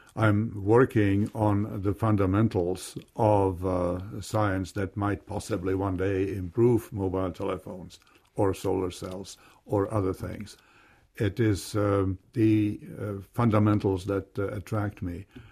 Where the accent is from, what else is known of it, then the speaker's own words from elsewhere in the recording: Prague, Czechia; English is a second language; And he noticed that I speak with an accent, and he asked, where are you from? And I said, from Prague.